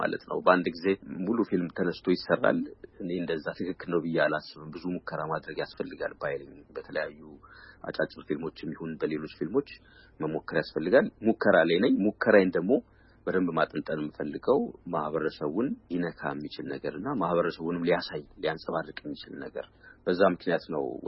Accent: Addis Ababa, Ethiopia; moved away as an adult; now in abroad; ውጭ ሀገር ብኖርም ያደግኩት ትልቅ እስከሆን ድረስ የኖርኩት ኢትዮጵያ ውስጥ ነው፣ አዲስ አበባ ነው።

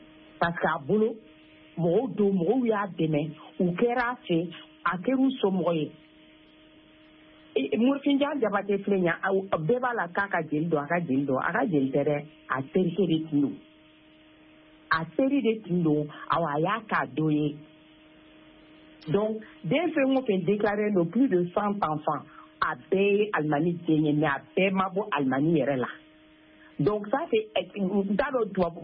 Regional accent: Mali; born there; Je suis née au Mali.

